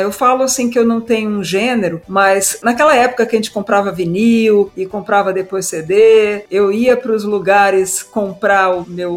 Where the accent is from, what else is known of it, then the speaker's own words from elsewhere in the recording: Ceará, Brazil; Eu, como boa cearense, né? Adoro um forró.